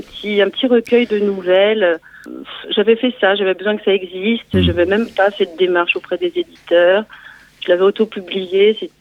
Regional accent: Île-de-France, France; moved away as an adult; also born or lived in Belgium; entre Aulnay, Villeparisis, Vergalant. Là où j'ai grandi, juste à côté. Mes grands-parents habitaient là.

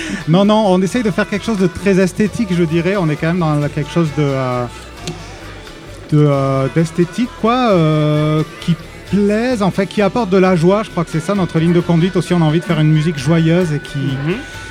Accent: Entraygues-sur-Truyère, Occitanie, France; Et on vient originairement du Nord Aveyron, tous les deux.

